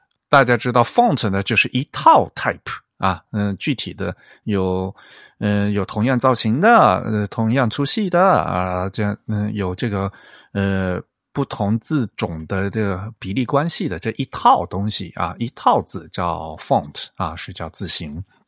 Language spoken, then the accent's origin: Chinese; Fujian, China; 大家可能也知道哈，我是福建人，像我福建老家